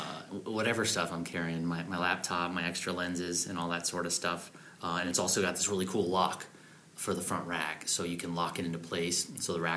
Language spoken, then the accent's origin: English; United States; You know, I'm an American, so I need my volume.